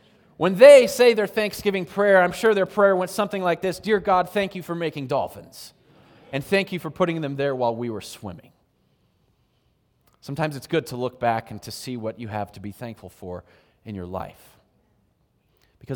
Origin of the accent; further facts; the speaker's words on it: San Diego, California, United States; I used to, growing up in San Diego, when I'd go surfing, we'd get dolphins that would swim by us all the time.